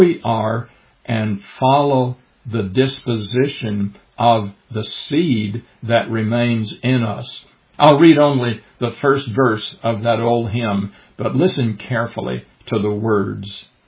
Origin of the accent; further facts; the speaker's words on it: Deep South, United States; it was sung often in those little country churches where I grew up in the Deep South.